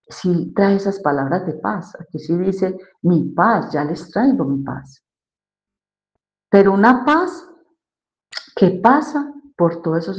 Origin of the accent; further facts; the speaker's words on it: Antioquia, Colombia; Había regresado a mi pueblo porque yo estudié en Medellín y en mi pueblo queda 1 hora de Medellín.